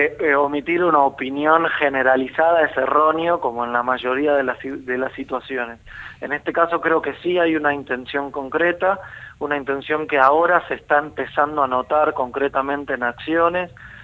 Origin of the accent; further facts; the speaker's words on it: Buenos Aires, Argentina; yo soy de Buenos Aires